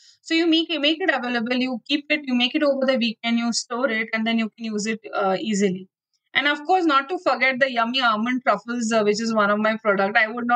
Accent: Pune, Maharashtra, India; also born or lived in Mumbai; So I have been born and brought up in Pune. And I have studied in St. Joseph's High School and then moved on to doing my home science in SNDT. And then I moved to Bombay and I did my post-graduation there.

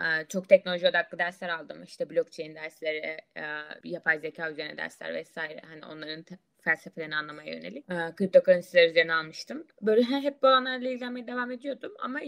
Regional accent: Çeşme, İzmir, Turkey; Ben normalde Çeşmeliyim. Doğma büyüme bütün ailem akrabalarım Çeşmeli.

